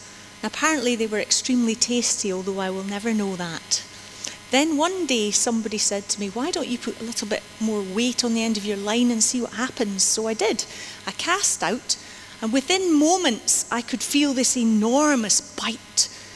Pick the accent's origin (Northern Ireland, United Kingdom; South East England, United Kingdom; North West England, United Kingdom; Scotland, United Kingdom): Scotland, United Kingdom; St Andrews; When I was a little girl growing up in St. Andrews, we used to go fishing off the end of the harbour.